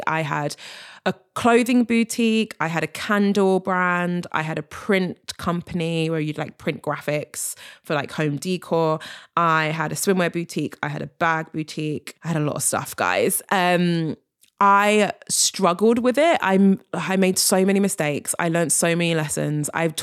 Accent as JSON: {"language": "English", "region": "London", "country": "United Kingdom", "tie": "born or raised there", "said": "She's in the big city, London, which is actually where I'm from as well. So I'm literally born and raised in London."}